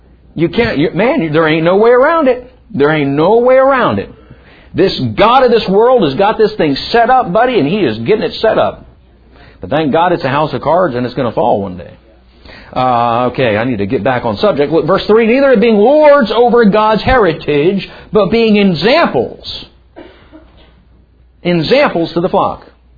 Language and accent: English; Philadelphia, Pennsylvania, United States; Man, I'm from Philadelphia. You go kid somebody else.